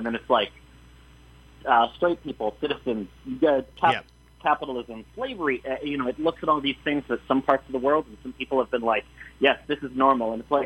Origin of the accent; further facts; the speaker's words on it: Toronto, Ontario, Canada; I'm from Toronto, and I grew up there